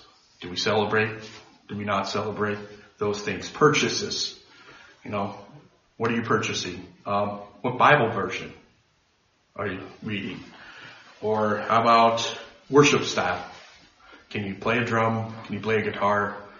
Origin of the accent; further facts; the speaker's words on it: United States; So I don't just say, well, I'm American, I'm going to put it on the floor, whether you like it or not.